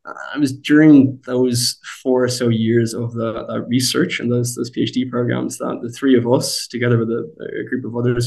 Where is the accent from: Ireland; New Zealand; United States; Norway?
Ireland; I'm Irish myself